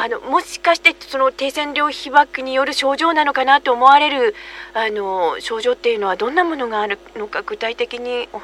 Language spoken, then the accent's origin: Japanese; Hiroshima, Japan; 実は私は広島出身なので